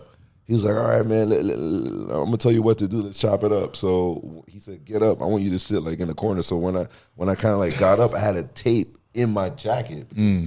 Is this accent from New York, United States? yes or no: yes; Queens, New York, United States; you know, we're from Queens. We don't trust Harlem dudes, you know what I'm saying?